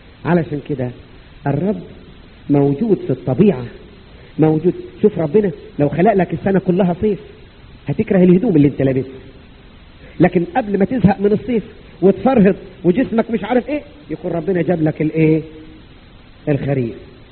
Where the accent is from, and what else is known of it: Upper Egypt, Egypt; born or raised there